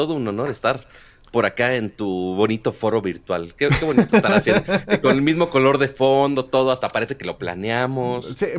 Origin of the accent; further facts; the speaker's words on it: Monterrey, Nuevo León, Mexico; Porque yo soy de Monterrey, la ciudad más fea de Texas.